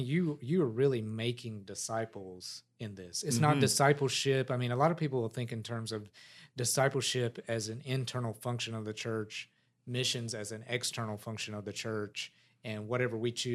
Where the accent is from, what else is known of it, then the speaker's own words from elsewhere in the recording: the South, United States; I'm a Southern American, I guess.